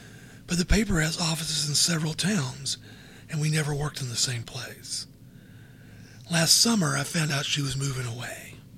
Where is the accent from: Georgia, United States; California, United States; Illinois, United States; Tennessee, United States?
Georgia, United States; I'm from Georgia, she's from Wisconsin.